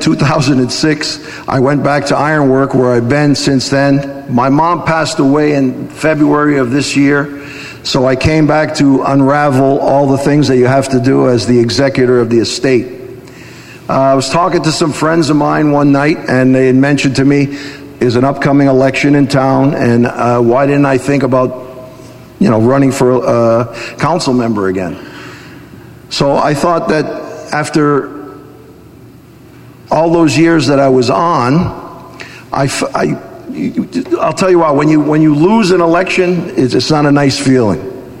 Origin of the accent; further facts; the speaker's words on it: New York, United States; I was born in 1958 in New York. I went to school there, elementary school and high school.